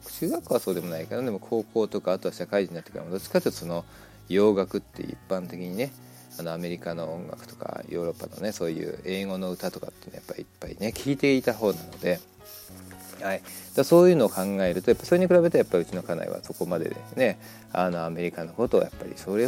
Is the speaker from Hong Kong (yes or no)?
yes; Hong Kong; Japanese is a second language; moved away; もともとはやはりその香港中国で育ったっていうのがやっぱり残ってるんですよね。 まあ、言葉も当然ね、何でしょう、なんだ、カントニーズ、広東語と、はい、あとはマンダリンだから、北京語かな、もう両方分かりますしね。